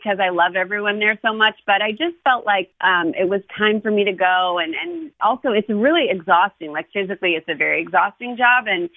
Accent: Ohio, United States; And, you know, he's from California and I'm from Ohio.

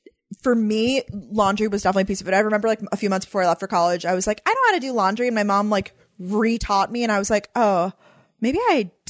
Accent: Long Island, New York, United States; But we're both from out of state. Danielle's from Tampa, Florida. I'm from Long Island, New York.

